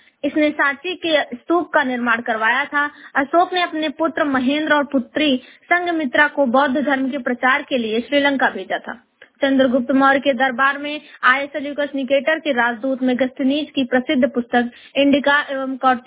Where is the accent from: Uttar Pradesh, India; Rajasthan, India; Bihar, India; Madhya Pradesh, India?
Uttar Pradesh, India; उत्तर प्रदेश जौनपुर जिले की निवासी हूँ।